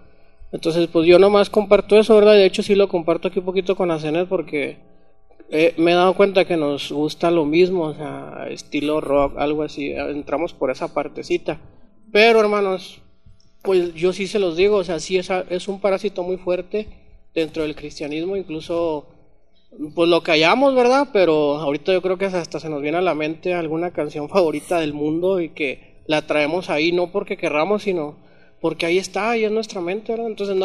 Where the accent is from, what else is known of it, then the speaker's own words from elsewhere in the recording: Mexico; somos mexicanos y de hecho, por eso lo quiero resaltar